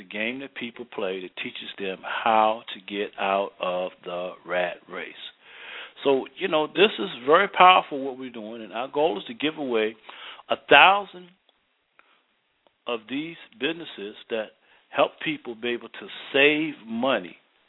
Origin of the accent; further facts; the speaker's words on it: Baltimore, Maryland, United States; We're originally from Baltimore, Maryland, so we're no strangers to that area.